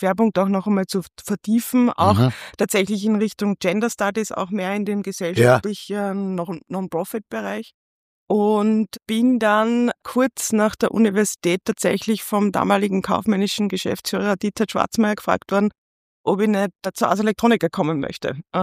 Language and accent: German; Linz, Upper Austria, Austria; Ich bin Linzerin, bin hier aufgewachsen, habe großteils meines Lebens hier verbracht, habe in Linz an der Johannes Kepler Universität Wirtschaftswissenschaften studiert